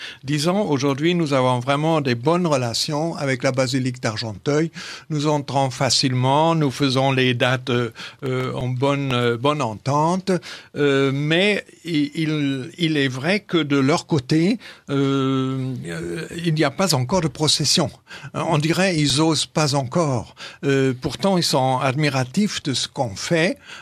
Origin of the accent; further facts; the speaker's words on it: Germany; Et comme je viens de l'Allemagne, je peux un petit peu contribuer à faire ce lien